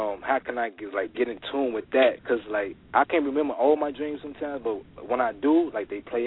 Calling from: Illinois, United States; No, I'm calling from Illinois, yeah.

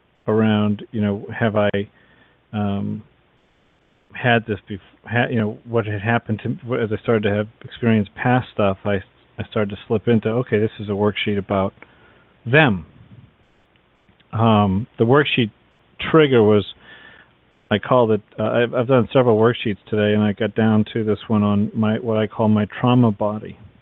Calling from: Massachusetts, United States; from Massachusetts.

